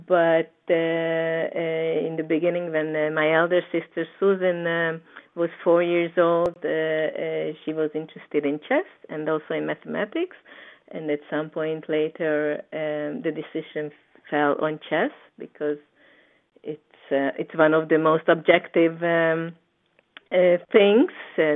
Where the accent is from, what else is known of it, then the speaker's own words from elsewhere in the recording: Hungary; English is a second language; moved away as an adult; now in Israel; I come from Hungary. I live in Israel for almost 30 years now. Here's where I raised a family.